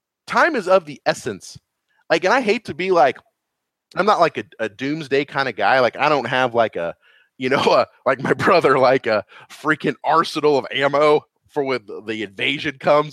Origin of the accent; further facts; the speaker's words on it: Clinton, Missouri, United States; there's more people in my hometown of Clinton, Missouri, which is nothing.